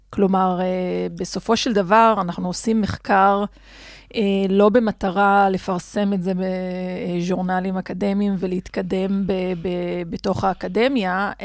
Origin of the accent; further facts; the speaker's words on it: Rehaniya, Northern District, Israel; בגדול, אני נולדתי וגדלתי בכפר חניה בצפון. זה כפר צ'רקסי, אחד מבין השניים בכל הארץ.